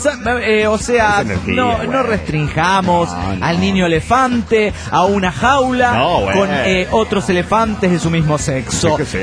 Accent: Chetumal, Quintana Roo, Mexico; de Chatumá, Quintana Roo, México.

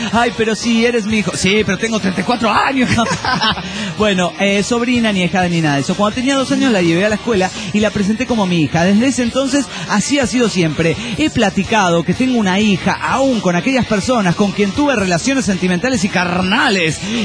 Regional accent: Guadalajara, Jalisco, Mexico; de Guadalajara, Jalisco, México.

